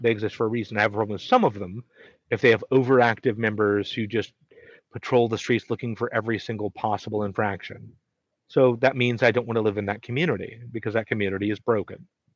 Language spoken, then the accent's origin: English; the South, United States; Yeah, as a Southerner, I bet you know my feelings about that man.